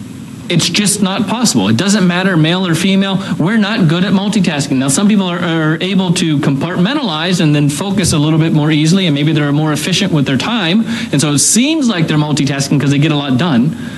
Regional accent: Akron, Ohio, United States; I grew up in Northeast Ohio, and in the Akron area, you remember when revolving restaurants were a thing?

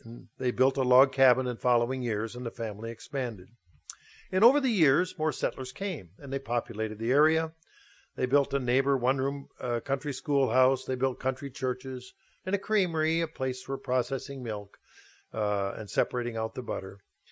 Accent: Minnesota, United States; I was raised in South Central Minnesota, an area that was settled by pioneers in the late 1800s.

